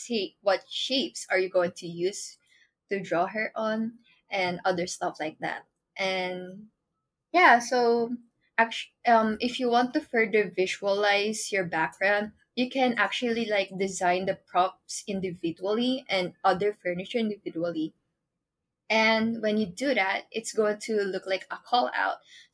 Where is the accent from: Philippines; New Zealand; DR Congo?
Philippines; maybe she's Filipino because I'm Filipino.